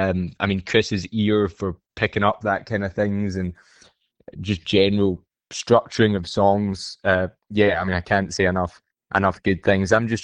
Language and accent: English; Queensland, Australia; me personally, I grew up in Queensland.